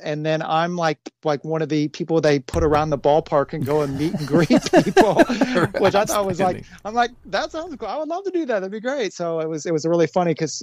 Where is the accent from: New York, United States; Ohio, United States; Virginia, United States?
Ohio, United States; Cincinnati; from growing up in Cincinnati, my funk history, Cincinnati's funk history, is, you know, it's not just the Reds.